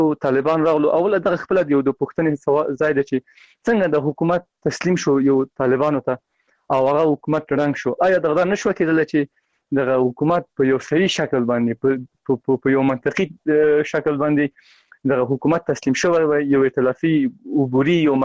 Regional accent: Afghanistan; مونږ د افغانستان یو وګړي او د دې ملت یو ورکی

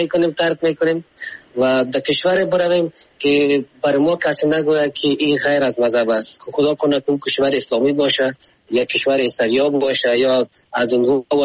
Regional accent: Afghanistan; ما خو افغان هستیم

